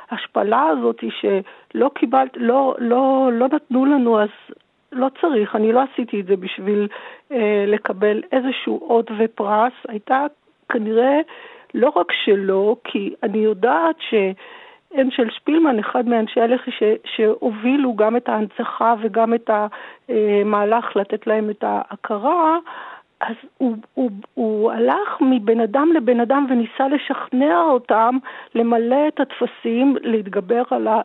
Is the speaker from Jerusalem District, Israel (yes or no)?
no; Tel Aviv, Tel Aviv District, Israel; בתור ילדה שגדלה בתל אביב